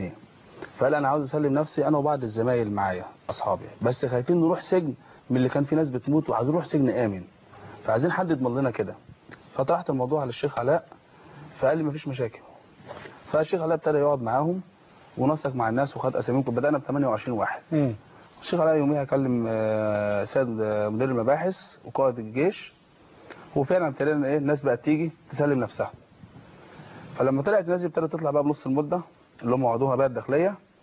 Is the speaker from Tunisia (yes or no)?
no; Suez, Suez Governorate, Egypt; في مدرسه عندنا في السويس اتسرقت يوم 25 يناير.